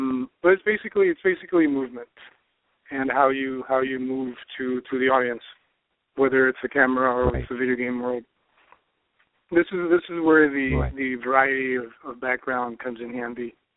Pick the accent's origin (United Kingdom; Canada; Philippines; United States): Philippines; born there; We're actually born in the Philippines, and we're mostly Filipino. We have Spanish and Chinese mix.